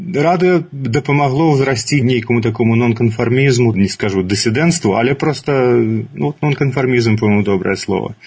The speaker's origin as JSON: {"language": "Belarusian", "region": "Minsk", "country": "Belarus", "tie": "born or raised there", "said": "Я з Менску. Доўгі час нават мала куды з Менску выязджаў, ну толькі да адной бабкі дзеда ў Барысаў і да другой бабкі дзеда на Бярэзіншчыну, а кудысьці за межы Беларусі да 13-14 гадоў бадай што і нікуды не выязджаў."}